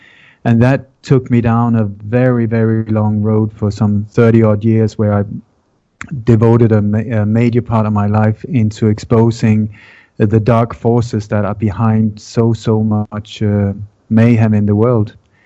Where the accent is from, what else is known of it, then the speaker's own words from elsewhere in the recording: Denmark; I was born in Denmark many, many years ago in a family that was very involved in the Danish resistance movement, in the underground movement during the Second War against the Nazi invasion.